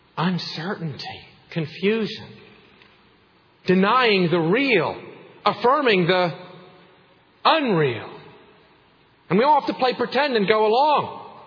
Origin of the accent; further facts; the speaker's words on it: Salzburg, Austria; You know, I grew up in Salzburg, and north of Salzburg is a place called Salzburg Extension.